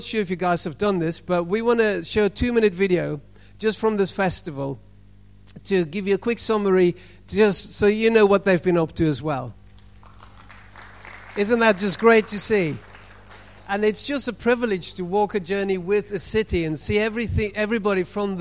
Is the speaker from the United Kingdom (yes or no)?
no; South Africa; you know my accent is not local. Did anybody pick that up? I'm from South Africa, so being African, I enjoy a bit of interaction.